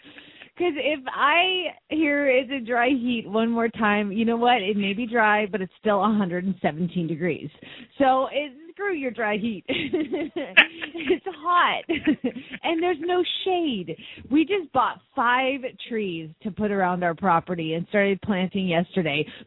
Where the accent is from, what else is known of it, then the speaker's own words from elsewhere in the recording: Phoenix, Arizona, United States; from Phoenix, Arizona